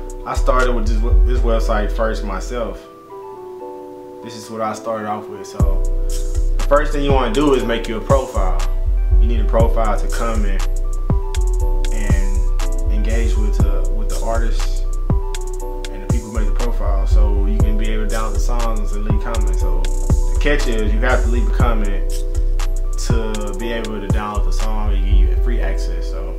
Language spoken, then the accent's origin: English; Louisiana, United States; Like I'm from Louisiana, so I know it's hard to get Louisiana bounce music.